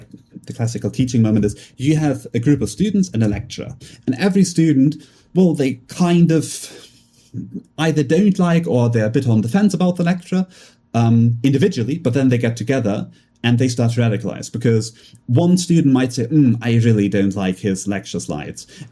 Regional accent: Germany; Yes, I am from Germany.

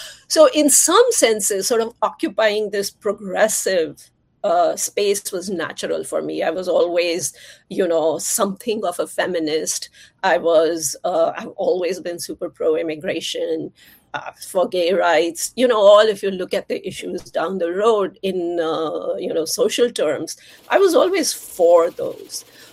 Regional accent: India; I grew up in India, which was a socialist country, and socialism wasn't working in India.

